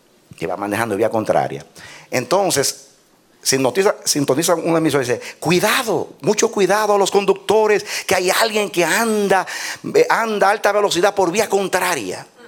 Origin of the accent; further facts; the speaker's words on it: Puerto Rico; Yo soy de Puerto Rico.